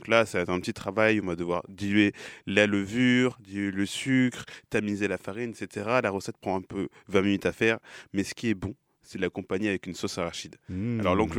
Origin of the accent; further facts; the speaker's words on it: Rwanda; Mais je viens du Rwanda et là-bas, on achète directement la farine d'arachide et on la prépare nous-mêmes.